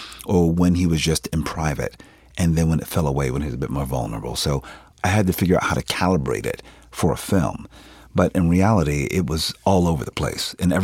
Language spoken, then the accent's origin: English; Philadelphia, Pennsylvania, United States; I'm from Philadelphia. We don't sound like that.